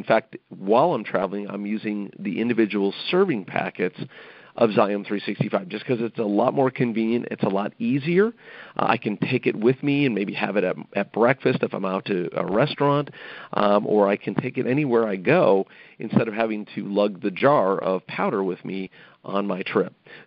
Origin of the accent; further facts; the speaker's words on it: Chicago, Illinois, United States; So here I am back in my hometown of Chicago, and I'm eating and drinking a lot of junk